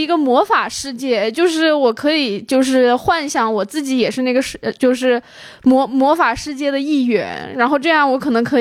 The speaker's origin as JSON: {"language": "Chinese", "town": "Wuhan", "region": "Hubei", "country": "China", "said": "因为我是一个武汉人，我其实经历过最早的就是被隔离在家的那个时期"}